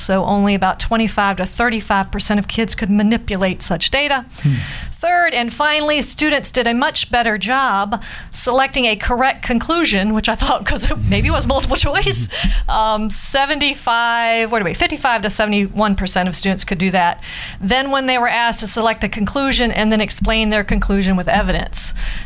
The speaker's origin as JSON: {"language": "English", "region": "the South", "country": "United States", "accent": "Southern", "said": "was that my southern accent?"}